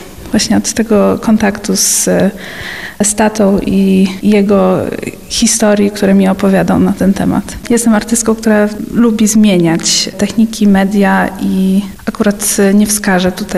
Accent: Koniaczów, Subcarpathian Voivodeship, Poland; niemiejsce pamięci w mojej rodzinnej miejscowości, tak zwana w lokalnym obiegu mogiła

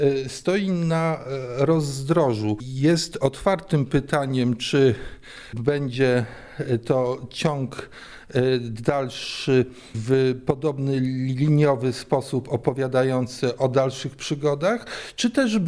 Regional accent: Kazimierz Dolny, Lublin Voivodeship, Poland; wychowując się w Kazimierzu

